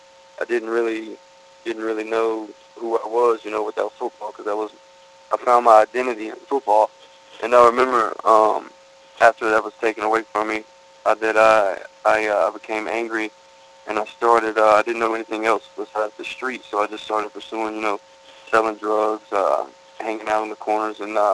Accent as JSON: {"language": "English", "town": "Greenville", "region": "North Carolina", "country": "United States", "said": "I'm from Greenville, North Carolina. I grew up in an athlete in Greenville, playing football and baseball"}